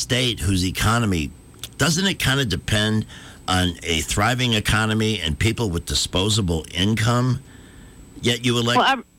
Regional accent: Chicago, Illinois, United States; also born or lived in Florida; I'm from Chicago originally.

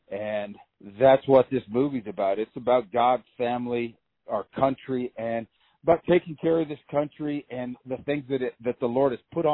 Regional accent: Colorado, United States; You know, growing up, I grew up on the Eastern Plains.

